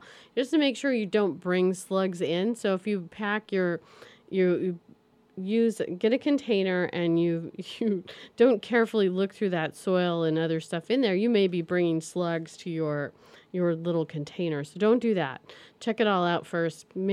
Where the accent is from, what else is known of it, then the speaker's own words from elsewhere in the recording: Oregon, United States; it's not like when I grew up in Oregon, you know, zucchini was like, you couldn't give it away.